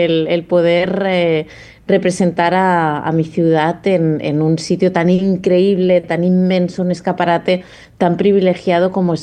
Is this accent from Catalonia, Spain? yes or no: yes; Barcelona, Catalonia, Spain; yo soy de Barcelona, siempre he sido de Barcelona, además siempre he sido muy de Barcelona. O sea, quiero mucho la ciudad